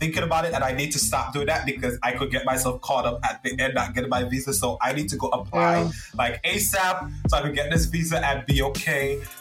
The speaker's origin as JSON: {"language": "English", "country": "United States", "said": "And listen, as an American, I don't think I'm above anyone"}